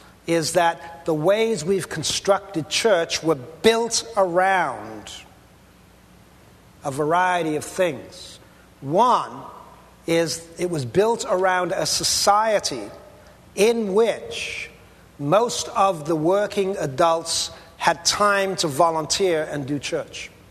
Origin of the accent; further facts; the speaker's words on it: Pacific Northwest, United States; I come from the Pacific Northwest.